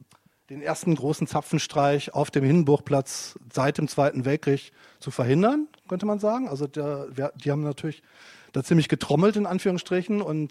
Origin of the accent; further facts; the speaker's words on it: Münster, North Rhine-Westphalia, Germany; ich komme ja aus Münster, beziehungsweise wohne da seit 1986.